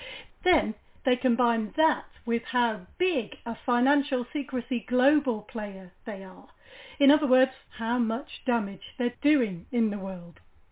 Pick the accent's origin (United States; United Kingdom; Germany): United Kingdom; I'm ashamed as a British person to tell you